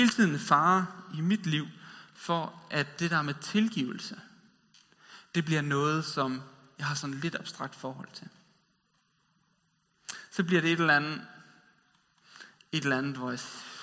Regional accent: West Jutland, Denmark; det som man i Vestjylland, der hvor jeg kommer fra, vil kalde

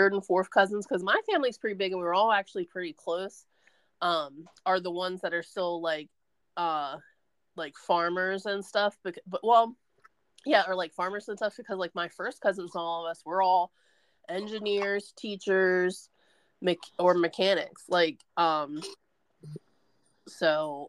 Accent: Baltimore, Maryland, United States; Because even though I grew up in Baltimore, like, my grandmother and them, like, her family, they all were from, like, Iowa, and they all lived on a farm.

